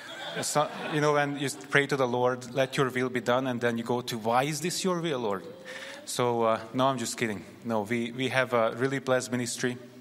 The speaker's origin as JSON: {"language": "English", "country": "Hungary", "tie": "born or raised there", "also_born_or_lived": "United States", "second_language": "English", "moved": "as an adult", "said": "I was born and raised in Hungary. In 2010, I went to the States as an international student."}